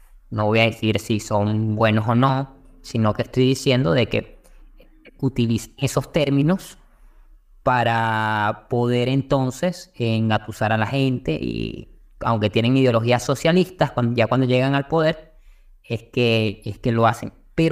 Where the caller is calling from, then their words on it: Venezuela; Sí, soy de Alianza Libertaria en la parte internacional. Estoy particularmente en Venezuela.